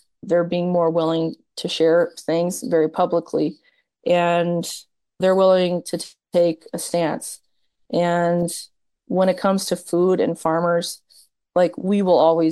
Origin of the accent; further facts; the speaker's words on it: United States; But what I feel as an American is I'm always afraid to say something because of the repercussions.